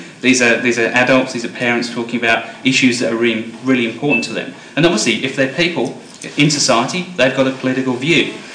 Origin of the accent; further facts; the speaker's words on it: New South Wales, Australia; my home state of New South Wales